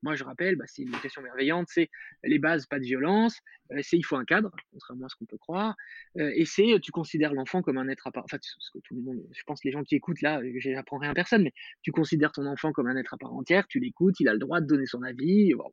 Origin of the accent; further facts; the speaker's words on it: Metz, Grand Est, France; born there; now in Paris, France; Moi, je suis pas né du tout à Paris, je suis né à Metz, je suis arrivé à Paris pour bosser, j'ai 3 enfants.